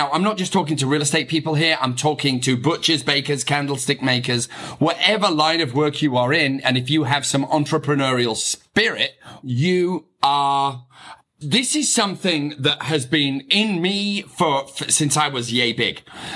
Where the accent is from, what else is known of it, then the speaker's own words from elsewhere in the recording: England, United Kingdom; accent: broad English; now in United States; I say that with a very broad English accent, even because I am an American citizen now, very proud to be, but also very proud to be British.